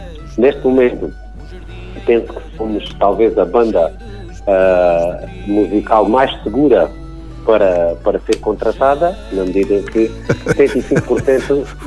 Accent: Alentejo, Portugal; nós somos naturais do Alentejo e viemos por motivos profissionais trabalhar para o Algarve. Já nos conhecíamos do Alentejo e dos tempos de escola, né?

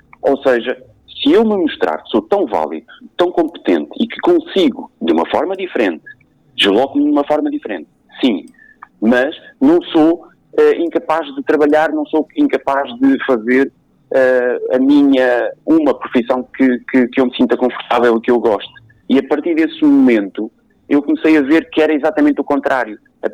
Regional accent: Cascais, Lisbon, Portugal; now in Portimão, Portugal; Porque eu era de Cascais. Eu não nasci em Portimão, não sou portimonense, vivo em Portimão já há 17 anos, mas eu sou nascido e criado em Cascais.

